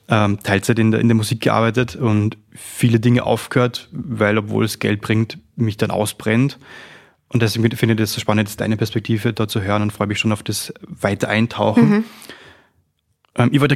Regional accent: Upper Austria, Austria; now in Vienna, Austria; ich als Oberösterreicher und somit auch als Wahl-Wiener oder Wahl-Wien-Umgebung eher

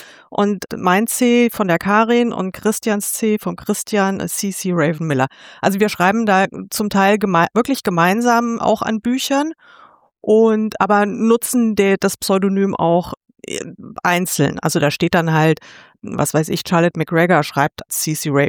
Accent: Munich, Bavaria, Germany; ich komme ursprünglich aus München

